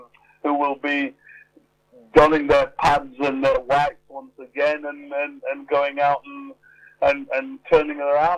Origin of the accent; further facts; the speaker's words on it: Bradford, Yorkshire and the Humber, United Kingdom; born there; I was born in Bradford and my sister was born in Jamaica.